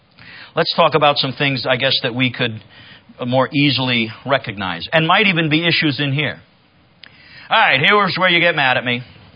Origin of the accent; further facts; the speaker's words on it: Ohio, United States; And so we moved away. I grew up in Ohio, kind of like, rural Ohio.